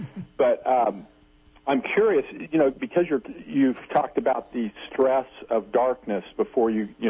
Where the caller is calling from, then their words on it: Missouri, United States; I am from Missouri.